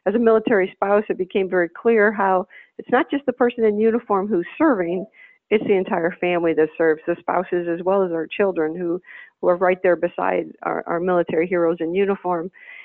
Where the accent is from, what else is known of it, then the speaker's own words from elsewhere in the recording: Wisconsin, United States; We're both from Wisconsin this year